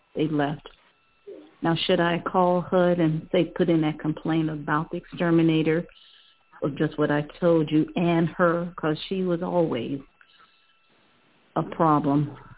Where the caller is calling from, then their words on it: Ohio, United States; Yes, I'm calling from Ohio.